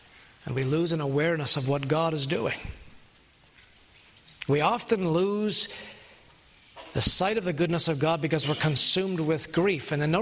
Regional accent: Canada; I'm a Canadian, and I get sickened by Canadian politics or American politics

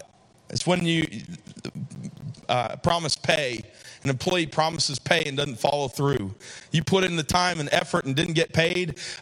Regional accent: United States; That's I'm an American, right? But I go to places all over the world.

